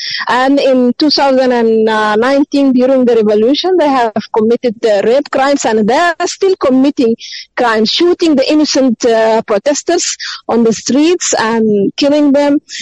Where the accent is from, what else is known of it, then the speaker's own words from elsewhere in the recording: Darfur, Sudan; now in Germany; I'm activist from Darfur.